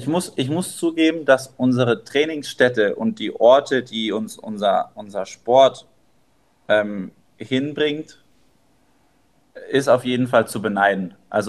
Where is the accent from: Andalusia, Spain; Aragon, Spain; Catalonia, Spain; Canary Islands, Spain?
Canary Islands, Spain; now in France; 6 Wochen auf den Kanaren in meiner Heimat